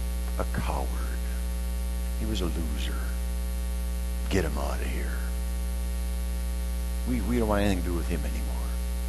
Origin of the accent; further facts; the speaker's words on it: North Dakota, United States; oh, I'm from North Dakota